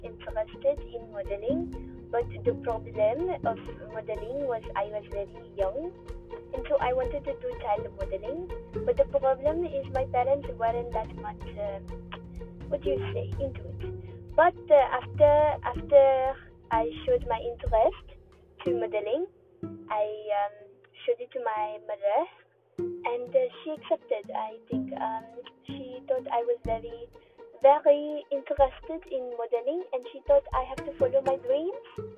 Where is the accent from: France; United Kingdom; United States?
France; I come from France.